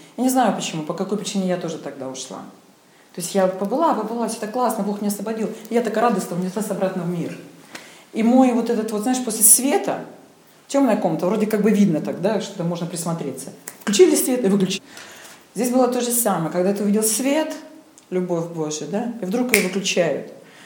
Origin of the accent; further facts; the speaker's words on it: Novocherkassk, Rostov Oblast, Russia; Я вообще из Новочеркасска. Это Ростов-на-Дону, то есть Россия, не знаю, где это находится, Ростов-на-Дону, значит, юг страны.